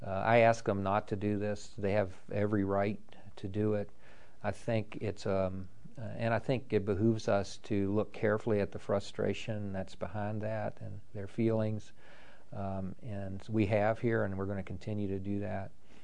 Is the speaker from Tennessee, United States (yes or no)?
no; North Carolina, United States; also born or lived in Mississippi / Kansas / California; I came from North Carolina.